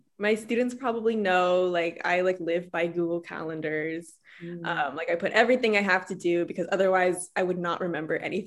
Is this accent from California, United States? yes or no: no; Virginia, United States; I'm a psych major and I'm from Virginia, DC area.